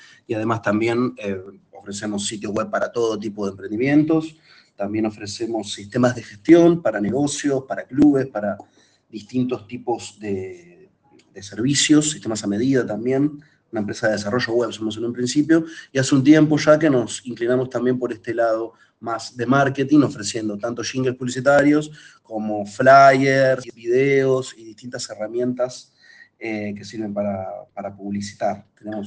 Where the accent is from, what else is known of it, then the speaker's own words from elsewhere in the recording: Rosario, Santa Fe, Argentina; Pero yo soy de acá, soy rosarino.